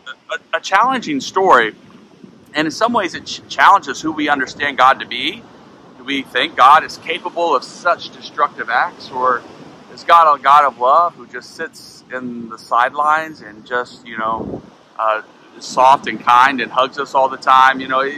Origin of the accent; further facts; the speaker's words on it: Oklahoma, United States; In my home state of Oklahoma, where I grew up, there was this little Washita River, very small river.